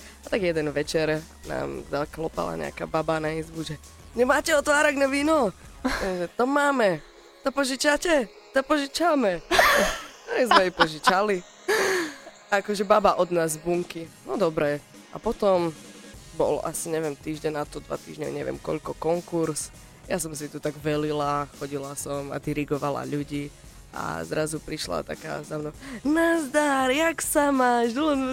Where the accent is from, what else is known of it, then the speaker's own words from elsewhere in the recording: Spišská Nová Ves, Košice Region, Slovakia; my sme obidve zo Spišskej Novej Vsi a okolia.